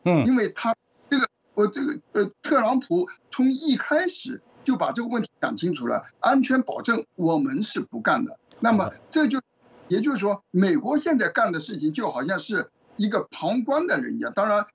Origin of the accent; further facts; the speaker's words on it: China; 我们中国人一般都讲人情的